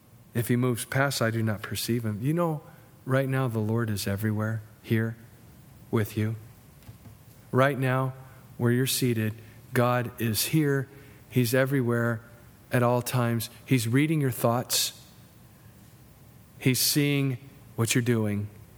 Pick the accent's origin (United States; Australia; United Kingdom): United States; California; You know, when we came from Southern California, and we experienced earthquakes.